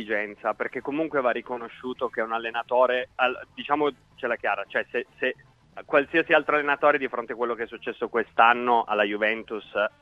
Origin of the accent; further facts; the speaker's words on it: Turin, Piedmont, Italy; Sì, sono di Torino, adesso Torino. Sono trasferito qua per esigenze di cuore, però Torino.